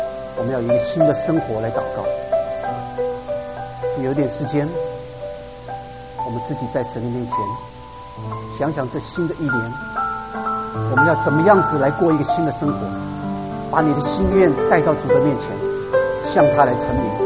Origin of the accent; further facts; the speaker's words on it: China; 下个礼拜就是中国的新年，我们中国人过新年都要穿新衣的